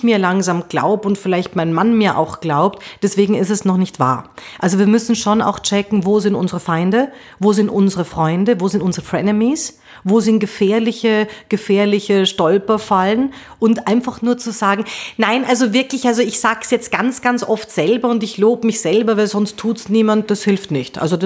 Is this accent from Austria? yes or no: yes; Austria; Bei uns in Österreich gibt es jetzt nicht so viele